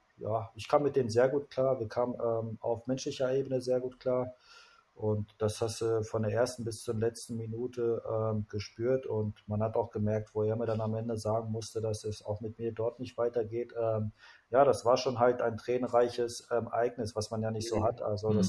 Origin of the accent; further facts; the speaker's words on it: Bochum, North Rhine-Westphalia, Germany; Herzensverein mit, also wo ich aufgewachsen bin, darf ich jetzt